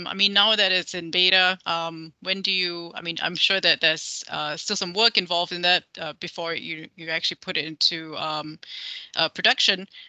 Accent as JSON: {"language": "English", "country": "Malaysia", "said": "it's one of the things that make me proud to be a Malaysian"}